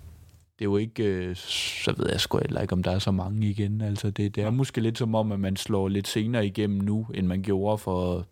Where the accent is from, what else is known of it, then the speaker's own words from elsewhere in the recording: Odense, Region of Southern Denmark, Denmark; For 11 år siden, der var der slet ingen open mic i Odense, som er min hjemby.